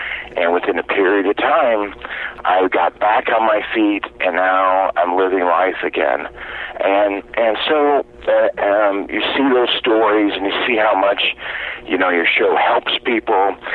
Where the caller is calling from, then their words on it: Oklahoma City, Oklahoma, United States; Well, I'm in Oklahoma City.